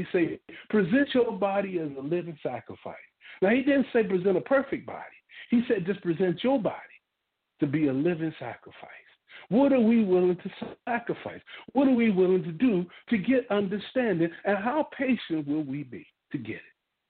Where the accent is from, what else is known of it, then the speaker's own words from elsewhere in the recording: Louisiana, United States; I always think I'm from New York instead of Louisiana boy.